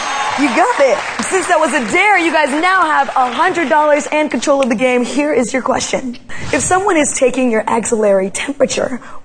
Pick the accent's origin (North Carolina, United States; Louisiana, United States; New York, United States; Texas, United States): Texas, United States; Houston; I'm from Houston. We have a problem.